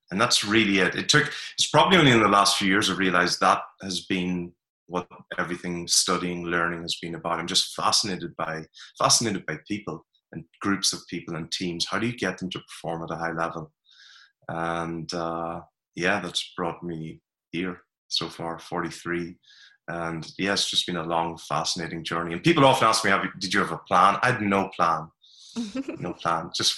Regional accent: Ireland; Oh, so I grew up in Ireland, grew up along the border during the Troubles, which was interesting.

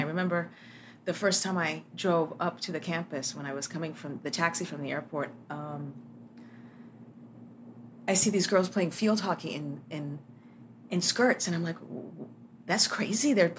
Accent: Miami, Florida, United States; I grew up in Little Havana with, you know, in a very tight-knit Cuban community.

